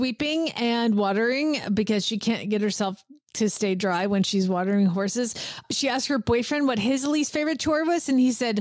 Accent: Atlanta, Georgia, United States; And I grew up in Atlanta and Georgia and we call them weed whackers.

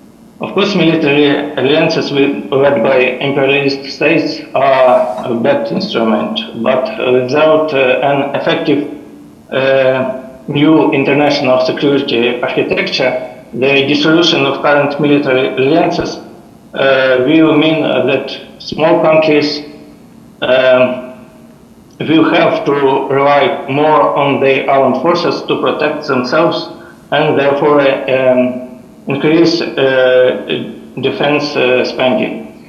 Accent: Donbas, Ukraine; 10 years ago, the war came to my native region, Donbas. And already for 10 years, my hometown has been on the other side of the front line.

